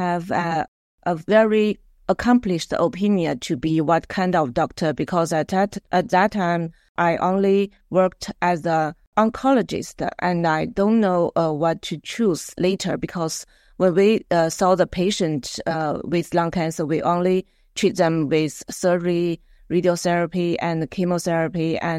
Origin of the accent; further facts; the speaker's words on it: Lanzhou, Gansu, China; cuisine, especially the famous Lanzhou beef noodles. If you have a chance, have time, you can go to my hometown to taste it.